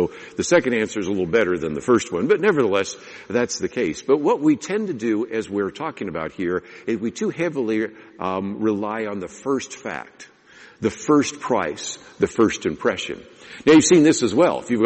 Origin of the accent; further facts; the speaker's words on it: California, United States; since I grew up in California and I grew up in a home which was actually built out of redwood